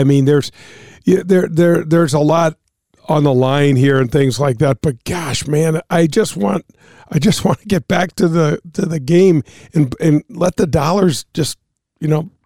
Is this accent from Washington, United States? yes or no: no; New York, United States; Well, being a New Yorker, you know passion.